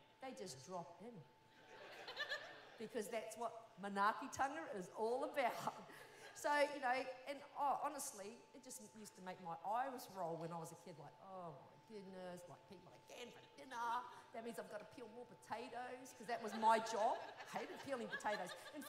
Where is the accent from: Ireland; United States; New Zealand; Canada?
New Zealand; Yes, I am from New Zealand. I am originally from New Zealand. I'm a Māori.